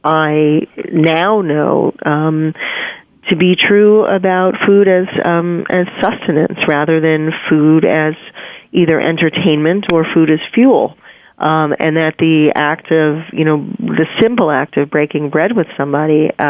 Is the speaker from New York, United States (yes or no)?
yes; New York, United States; I'm a New Yorker. I was born and mm-hmm. raised here